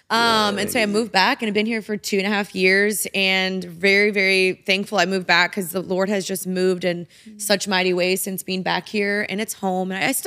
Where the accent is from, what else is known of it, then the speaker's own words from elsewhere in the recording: Dallas, Texas, United States; Born and raised Dallas. I actually grew up, like, probably 10 minutes away from here.